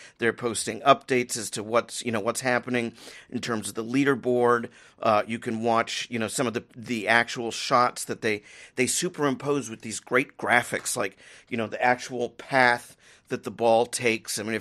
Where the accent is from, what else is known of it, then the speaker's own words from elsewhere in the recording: Michigan, United States; Of course, I grew up in Michigan, and it's a little sad for me.